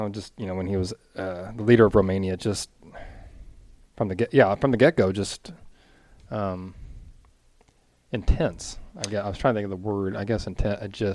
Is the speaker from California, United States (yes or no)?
no; Plainfield, Indiana, United States; We're from Plainfield, Indiana. Yeah. You know, give us a break.